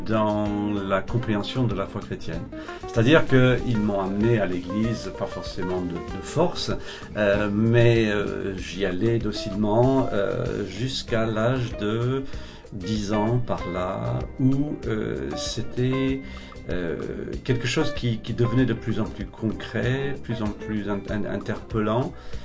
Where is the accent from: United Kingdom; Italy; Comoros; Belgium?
United Kingdom; England; French is a second language; moved away as an adult; also born or lived in Calcutta, India; now in France; Je suis donc de nationalité anglaise, j'ai grandi en Angleterre pour la plupart de ma vie, mais voici 24 ans, nous avons déménagé en France